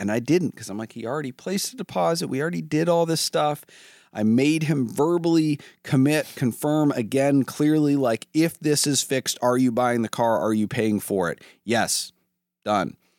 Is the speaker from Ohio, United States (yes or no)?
yes; Solon, Ohio, United States; I'm from Solon. I'm just around the corner, but I didn't bring the car.